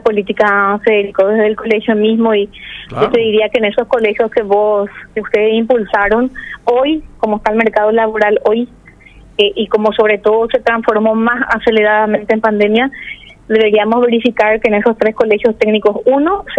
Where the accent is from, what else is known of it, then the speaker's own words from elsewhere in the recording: Paraguay; como mujer paraguaya y patriota que soy